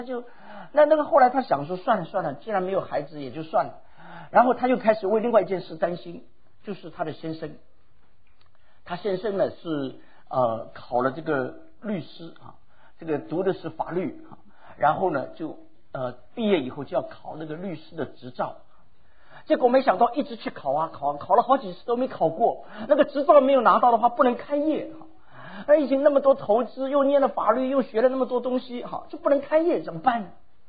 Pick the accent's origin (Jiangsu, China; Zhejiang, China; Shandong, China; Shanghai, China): Shanghai, China; 我现在还常常回想我以前在上海出生，在上海那里上学